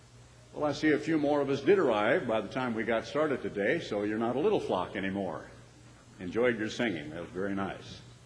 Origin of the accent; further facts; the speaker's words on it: Eugene, Oregon, United States; When I was a little boy growing up in Eugene, Oregon